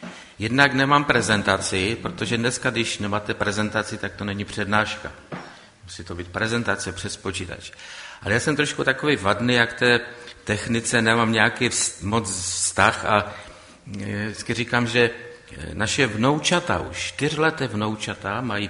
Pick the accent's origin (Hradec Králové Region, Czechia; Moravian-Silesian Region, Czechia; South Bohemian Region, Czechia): Moravian-Silesian Region, Czechia; Frýdek-Místek; born there; now in Bohumín, Czechia; Bydlím v Bohumíně, mé rodiště bylo, narodil jsem se ve Frýdku Místku, takže trošku tady ten kraj trošičku znám.